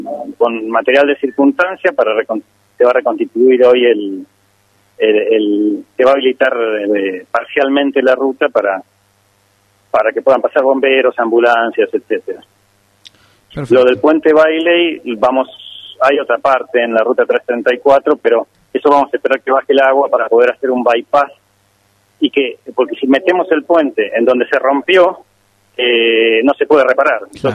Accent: Santa Fe, Argentina; Lo que quiero decir es que yo soy santafesino, he paseado por los destinos del ejército por todo el país

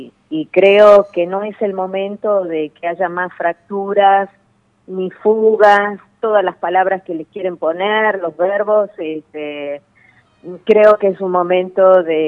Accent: Aguilares, Tucumán, Argentina; also born or lived in Los Sarmientos; Sí, en realidad yo nací en Los Sarmientos, pero viví toda mi vida en Aguilares.

